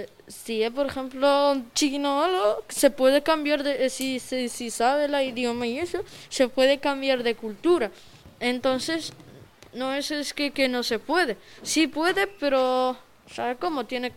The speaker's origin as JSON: {"language": "Spanish", "country": "Spain", "tie": "born or raised there", "said": "yo llevo muchos años en España, ya no, desde que he nacido, ya no tienen que llamarme marroquí, ¿entiendes? Por ejemplo, me pueden llamar musulmán"}